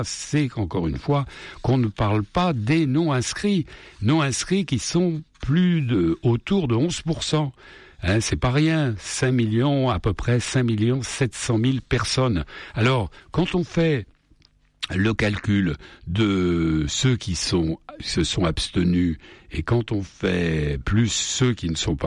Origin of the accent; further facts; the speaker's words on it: France; un Français, je suis Français moi, monsieur